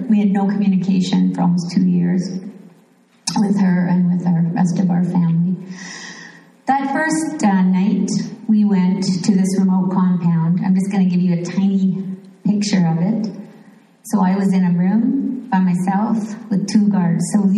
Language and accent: English; England, United Kingdom; born there; So I'm British kind of background. I was born in England.